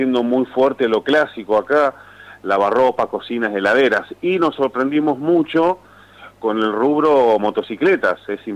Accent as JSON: {"language": "Spanish", "town": "Fray Luis Beltrán", "region": "Santa Fe", "country": "Argentina", "said": "bueno, yo que soy de Fray Luis Beltrán"}